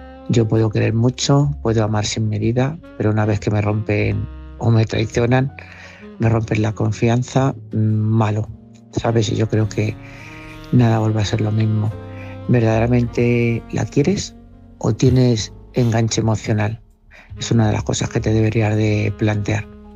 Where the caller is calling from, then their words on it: Madrid, Community of Madrid, Spain; de Madrid.